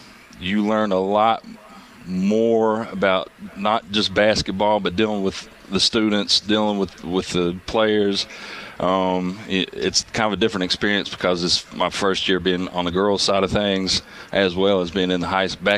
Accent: Knoxville, Tennessee, United States; I came from East Tennessee. This is my actual first year being in Middle Tennessee area. Originally, I'm from Knoxville

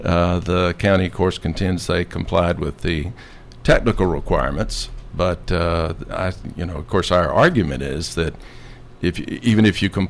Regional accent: Franklin, United States; So I'm from Franklin.

